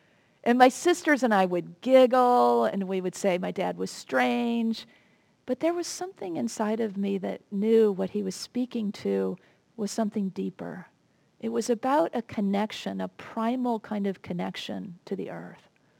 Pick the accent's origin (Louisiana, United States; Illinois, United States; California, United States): Illinois, United States; Chicago; When I was growing up in Chicago, my grandparents and extended family lived in Fort Wayne, Indiana, about 3 hours away by car.